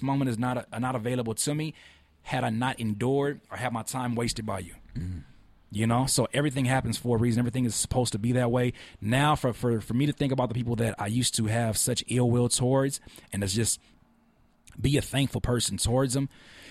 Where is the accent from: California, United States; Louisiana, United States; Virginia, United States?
California, United States; I came from Cali where ain't no damn snow.